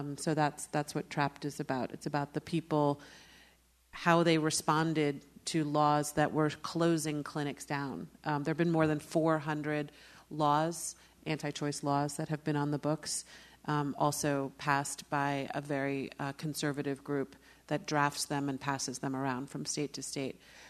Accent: New York City, New York, United States; Even though I'm from New York City, I was born in Brooklyn

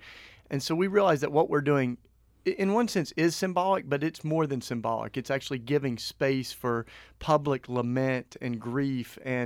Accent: Tennessee, United States; I grew up with guns. I grew up in East Tennessee.

